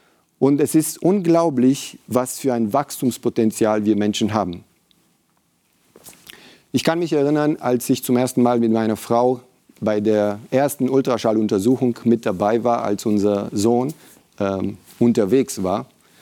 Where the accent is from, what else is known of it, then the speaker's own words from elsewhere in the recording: Romania; moved away; Ich bin in Rumänien aufgewachsen, in einer Diktatur. Bis ich 12 war, habe ich nie diese exotischen Früchte essen können.